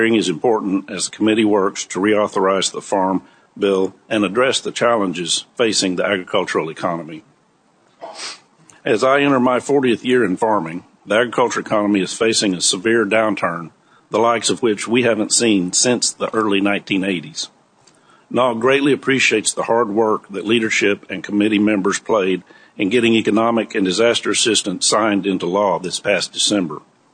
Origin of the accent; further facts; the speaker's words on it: Altus, Oklahoma, United States; I am a farmer from Altus, Oklahoma, where my family and I farm wheat, cotton, and pasture land.